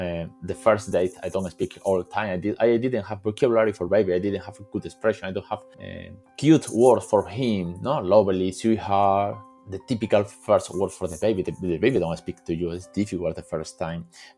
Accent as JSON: {"language": "English", "town": "Seville", "region": "Andalusia", "country": "Spain", "said": "I'm from Seville. I'm 38 years old now."}